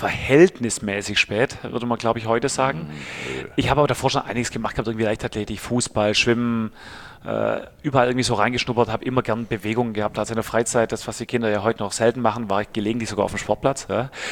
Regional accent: Oeffingen, Baden-Württemberg, Germany; 12.000 Mann Stadt. So, dass man überall mit dem Fahrrad hinfahren konnte.

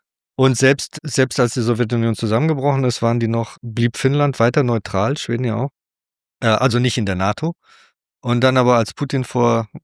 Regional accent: Germany; dass ich nicht von hier bin und fragen mich, wo ich herkomme. Und ich sage, ich komme aus Deutschland.

